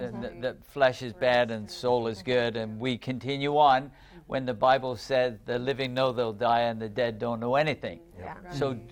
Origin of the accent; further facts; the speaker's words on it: England, United Kingdom; born there; as you know, I was born in England.